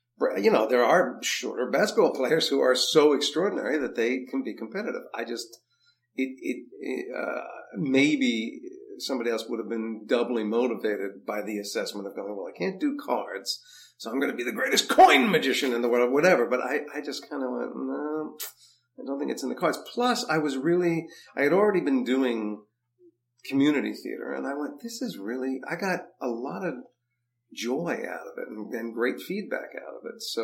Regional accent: New Jersey, United States; I grew up in Jersey, and I started really going to New York to see theater when I was 12.

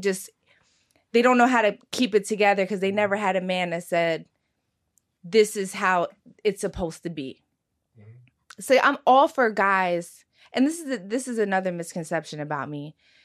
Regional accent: Philadelphia, Pennsylvania, United States; Babe, I'm also from South Philly. I grew up in a diner. My mother was a waitress.

